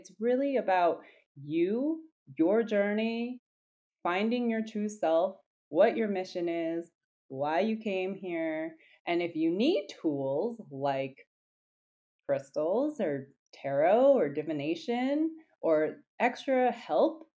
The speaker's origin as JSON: {"language": "English", "country": "United States", "said": "As an American myself, I see what these stereotypes are."}